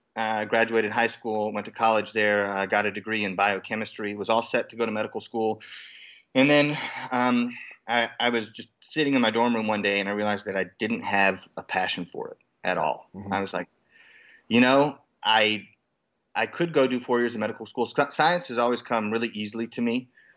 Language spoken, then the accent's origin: English; Kentucky, United States; Where I grew up in Western Kentucky, there were barbecue spots, but there was no mutton at all.